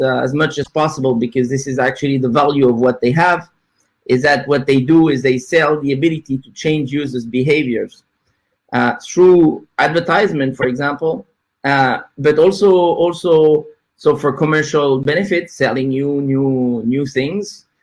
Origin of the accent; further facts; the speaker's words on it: Paris, Île-de-France, France; I'm from Paris, France.